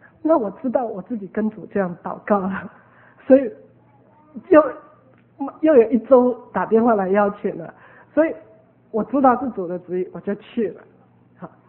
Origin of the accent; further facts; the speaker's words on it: Taipei, Taiwan; also born or lived in Hsinchu; 我在台北长大的，在家中除了跟父母讲台语以外，连跟兄弟姐妹很多都是讲国语的。那26岁就去新竹了，更是什么都是讲国语的，偶尔才回家跟爸妈才会讲几句台语